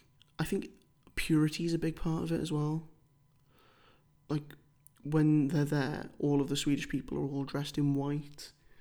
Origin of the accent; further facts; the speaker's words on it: United Kingdom; even if it's like £7 million, because we're British and we have pounds.